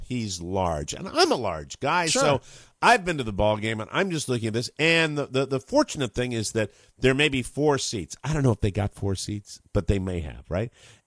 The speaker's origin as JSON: {"language": "English", "town": "Frederick", "region": "Maryland", "country": "United States", "said": "I'm from Frederick."}